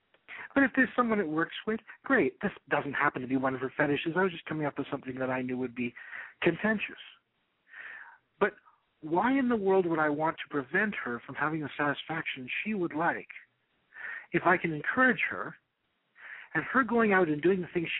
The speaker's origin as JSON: {"language": "English", "town": "Toronto", "region": "Ontario", "country": "Canada", "said": "Okay. Let me first say, I'm from Toronto, Canada"}